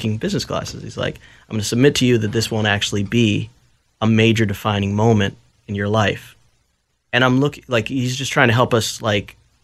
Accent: United States; I'm just American.

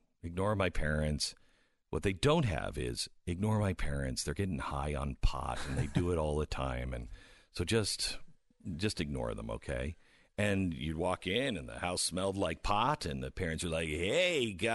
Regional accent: Seattle, Washington, United States; I mean, that's what I grew up in Seattle.

